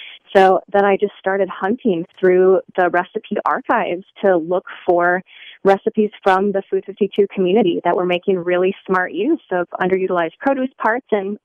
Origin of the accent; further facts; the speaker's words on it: Michigan, United States; I am. I am born and raised in Michigan and have always been here with the exception of a couple years spent in Japan.